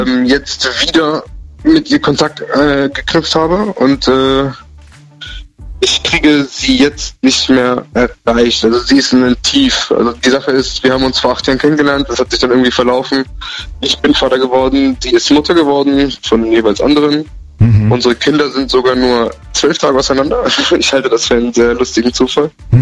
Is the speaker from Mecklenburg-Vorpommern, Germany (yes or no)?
no; Gondelsheim, Baden-Württemberg, Germany; Ich komme aus Gondelsheim.